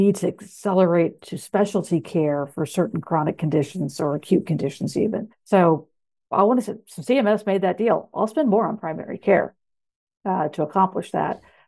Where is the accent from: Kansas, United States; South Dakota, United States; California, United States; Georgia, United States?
Kansas, United States; It's because my home state of Kansas, Blue Cross Blue Shield of Kansas, probably controls 80% plus of the commercial market.